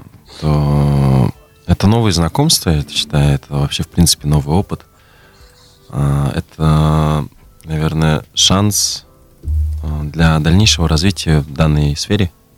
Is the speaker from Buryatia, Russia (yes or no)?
yes; Buryatia, Russia; а я хоть и бурят, но на бурятском так красиво не умею разговаривать. Не то, чтобы не умею, просто не знаю произношения некоторые, а так в принципе понимаю.